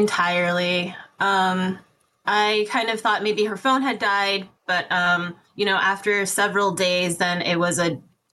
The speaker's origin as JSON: {"language": "English", "town": "Nome", "region": "Alaska", "country": "United States", "tie": "born or raised there", "said": "But growing up in the Nome geographic location"}